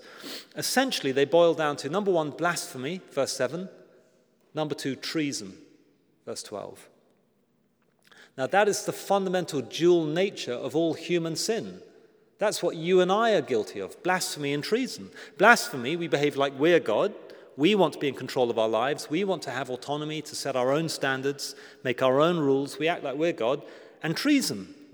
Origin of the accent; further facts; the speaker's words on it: United Kingdom; You know me, I'm a Brit and love to go back a few centuries.